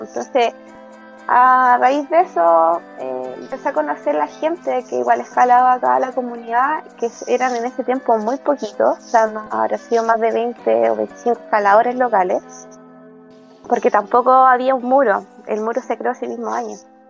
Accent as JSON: {"language": "Spanish", "town": "Coyhaique", "region": "Aysén", "country": "Chile", "tie": "born or raised there", "also_born_or_lived": "Santiago", "said": "yo soy de Coyhaique, nací acá. Luego me fui a estudiar a Santiago. 8 años estuve allá y allá conocí la escalada."}